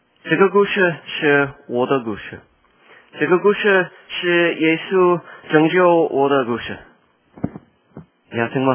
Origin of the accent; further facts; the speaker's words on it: United States; Chinese is a second language; 你可以看到我不是中国人，对不对？我是美国人，但是今天早上我要对你们说普通话